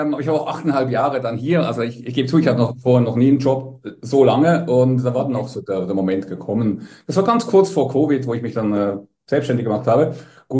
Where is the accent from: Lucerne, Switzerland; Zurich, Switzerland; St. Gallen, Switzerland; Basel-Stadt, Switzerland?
Basel-Stadt, Switzerland; Basel; Ich bin in der Schweiz aufgewachsen, ja. Genau. Also